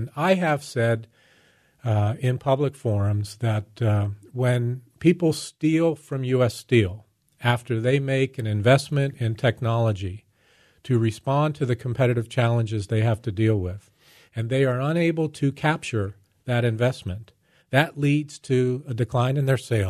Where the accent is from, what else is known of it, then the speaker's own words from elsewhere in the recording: Pennsylvania, United States; And growing up in Western Pennsylvania, I'd seen the evolution of Pittsburgh as the cradle of the American Industrial Revolution